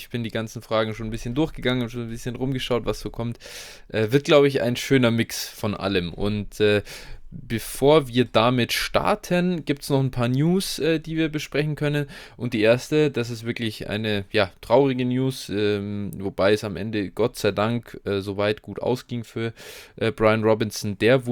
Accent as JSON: {"language": "German", "region": "Bavaria", "country": "Germany", "tie": "born or raised there", "said": "Ich weiß noch, ja, wir hatten bei uns in Bayern, ich weiß nicht, ob das bundesweit so ist, fährst du in der 11. Klasse war es bei uns dann"}